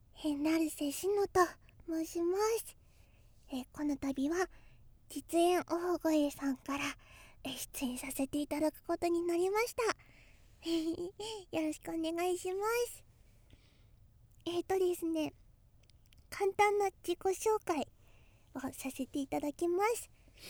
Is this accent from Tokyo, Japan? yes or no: yes; Tokyo, Japan; 東京生まれ東京育ちです。